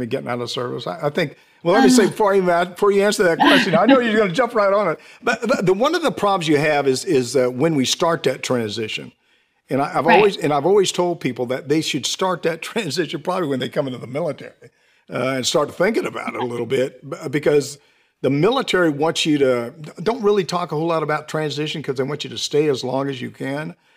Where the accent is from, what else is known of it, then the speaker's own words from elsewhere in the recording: Washington, United States; now in Florida, United States; Well, I grew up in Washington State and now I live in Florida.